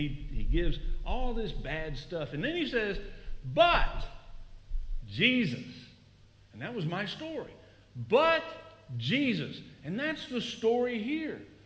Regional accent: Austin, Texas, United States; I'm from Austin, Texas. Great city. Come visit. Don't move there. Way too expensive. But I grew up there. My family's been in Austin, my mom's side, since 1872.

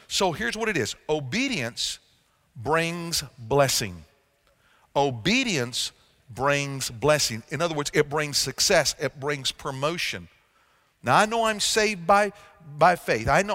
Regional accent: United States; When I'm American and I go into Thailand, I don't all of a sudden become a Thai. Okay? I remain an American.

